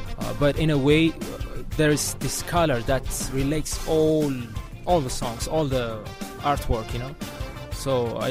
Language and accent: English; Addis Ababa, Ethiopia; It's around Piazza in Addis. It's in Addis, so it's a village called Piazza.